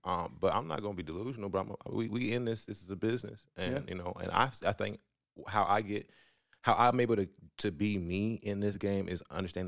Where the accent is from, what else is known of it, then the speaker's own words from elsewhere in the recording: Des Moines, Iowa, United States; You know, I'm from Des Moines, Iowa.